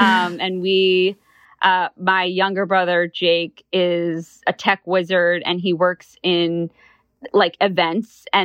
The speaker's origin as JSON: {"language": "English", "region": "New York", "country": "United States", "lives_now": "Miami, United States", "said": "Danny's from Michigan. I'm from New York and both of our families spend time a lot in Florida."}